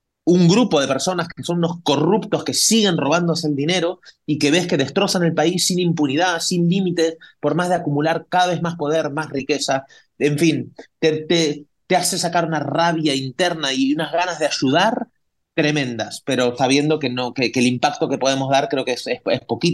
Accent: Argentina; now in Spain; Por eso nosotros nos fuimos de España, de Argentina, hace 20 años. ¿Por qué? Porque a mi papá le metieron una pistola en la cabeza. Porque a mí me intentaron secuestrar en Argentina

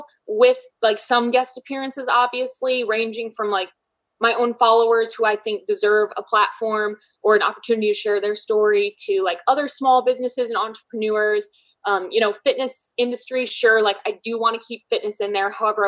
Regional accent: Michigan, United States; now in Columbus, United States; I'm from Michigan, but I live in Columbus, Ohio.

